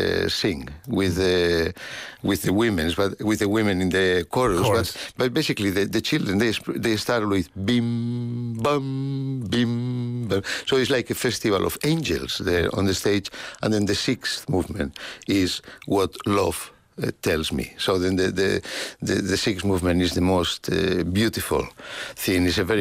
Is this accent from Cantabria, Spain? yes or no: yes; Santander, Cantabria, Spain; My father took me to a concert in Santander, my hometown.